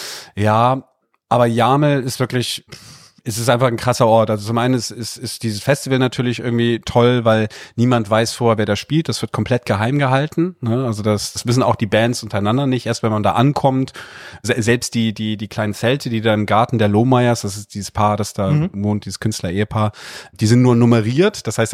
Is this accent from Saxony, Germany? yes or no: no; Cologne, North Rhine-Westphalia, Germany; man kommt so als Kölner, ne, also so gerade wir hier in Köln